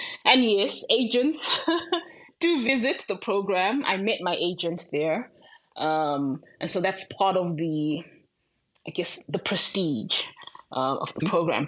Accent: Zimbabwe; moved away as an adult; also born or lived in South Africa; now in United States; I've lived in the USA for the past 10 years. Before that, I was in South Africa for 4 years. And I'm originally from Zimbabwe, where I spent the first 20 years of my life.

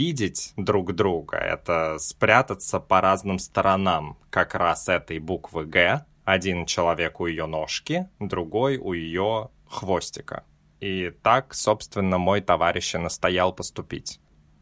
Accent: Moscow, Russia; born there; Первое — это я родился в Москве.

